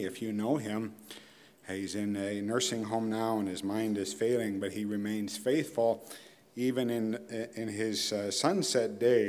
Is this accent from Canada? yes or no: yes; Thessalon, Ontario, Canada; I come from Thessalon, and Bethel Bible Chapel was instrumental in the early years of helping Thessalon Bible Chapel get its feet under itself and get underway.